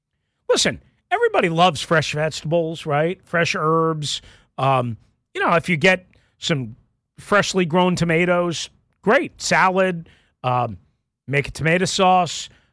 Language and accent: English; New York, United States; I grew up in New York, where sauerkraut is way, way, way bigger